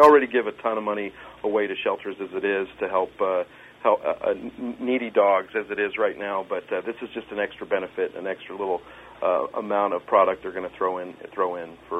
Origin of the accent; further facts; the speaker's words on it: Kansas, United States; I grew up in Kansas and had animals my whole life.